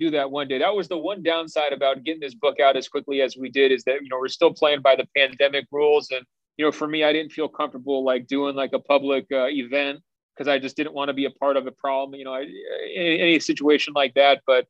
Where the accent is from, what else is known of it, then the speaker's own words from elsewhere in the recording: Beaverton, Oregon, United States; You know, I'm from Beaverton and they have me, you know, up front, right by the entrance.